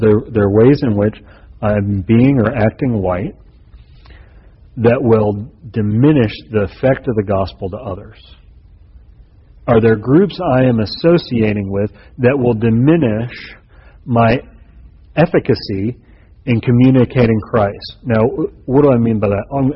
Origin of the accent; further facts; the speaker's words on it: the South, United States; But there are groups that I associate with as a Southerner whose idea it was.